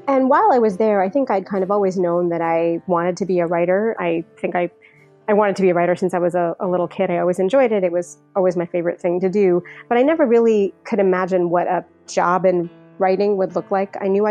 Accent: New Jersey, United States; I grew up in New Jersey. My parents were immigrants.

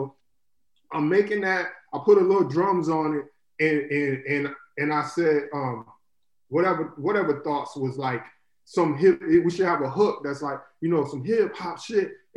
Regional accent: Florida, United States; And I remember growing up in Florida, one of the most obnoxious shits you could do was turn your music up in the trunk

